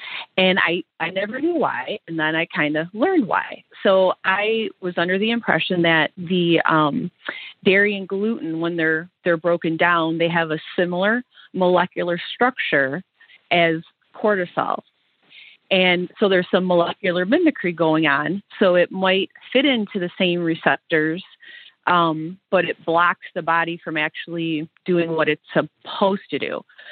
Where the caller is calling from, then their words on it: New York, United States; I'm calling from Western New York.